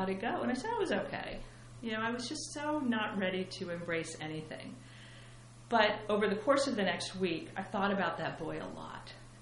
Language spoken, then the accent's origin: English; Columbus, Ohio, United States; I grew up in Columbus, Ohio, and they were very engaged in the community.